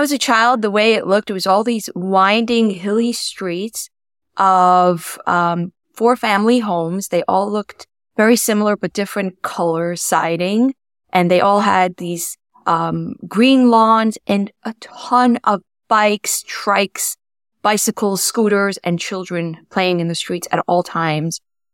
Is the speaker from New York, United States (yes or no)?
yes; Kiryas Joel, New York, United States; I grew up in Kiryas Joel, which is a Satmar Hasidic enclave.